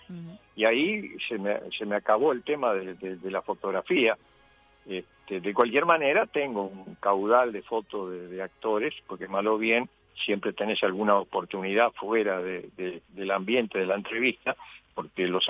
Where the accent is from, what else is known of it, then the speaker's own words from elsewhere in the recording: Uruguay; acá en Uruguay, en mi país